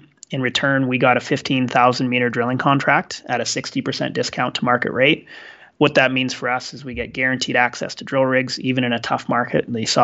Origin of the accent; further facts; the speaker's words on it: Canada; Sure, I've kind of been all over the place, to be honest. I'm Canadian originally.